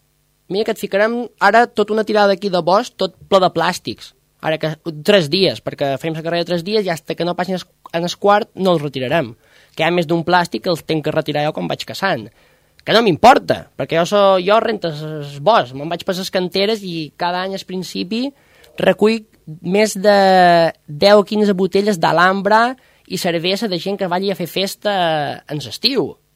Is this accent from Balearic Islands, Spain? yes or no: yes; Formentera, Balearic Islands, Spain; Jo els dic que no, perquè jo som de Formentera, perquè me sent de Formentera, som d'aquí i no hi ha més. No em vull sentir d'Eivissa, jo soc d'aquí.